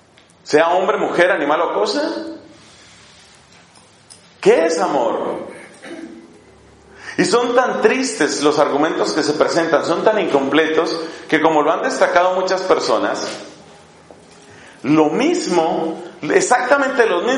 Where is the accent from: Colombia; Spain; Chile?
Colombia; Entonces ya en mi país, tan vergonzoso en tantas cosas, algunas cosas buenas tiene Colombia, pero tiene tantas vergüenzas.